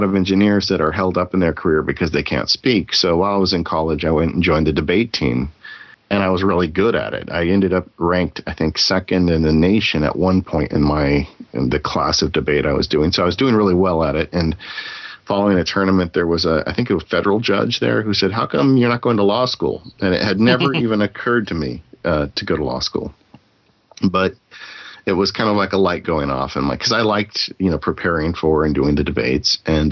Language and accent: English; California, United States; I grew up in San Bernardino County